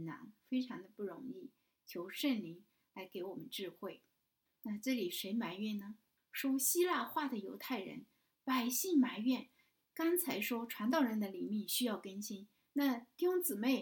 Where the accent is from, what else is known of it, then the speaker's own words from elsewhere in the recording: China; 反正我不知道别的民族，我们中国人很会讲闲话的，很会在背后议论的